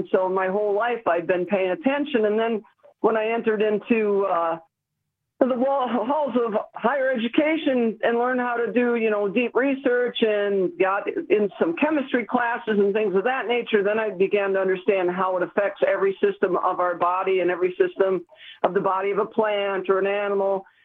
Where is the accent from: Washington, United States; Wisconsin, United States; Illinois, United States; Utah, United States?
Wisconsin, United States; Watertown; I didn't grow up here. I grew up outside of Milwaukee.